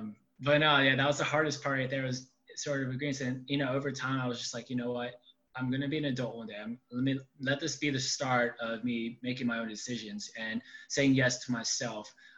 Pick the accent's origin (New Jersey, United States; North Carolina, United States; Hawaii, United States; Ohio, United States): North Carolina, United States; now in San Diego, United States; so my fitness journey actually started back in a small town in North Carolina. So I'm originally not from San Diego, California, which is where I'm at right now.